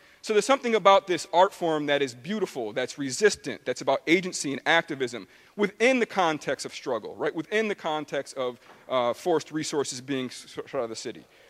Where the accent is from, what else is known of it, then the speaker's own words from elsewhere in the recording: Amsterdam, New York, United States; that county right next to Albany, that's my county, my hometown of Amsterdam, New York